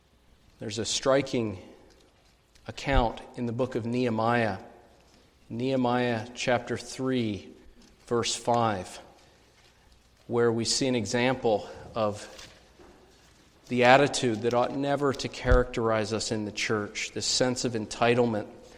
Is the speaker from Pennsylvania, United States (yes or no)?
yes; Pennsylvania, United States; I'm originally from Lancaster County in Pennsylvania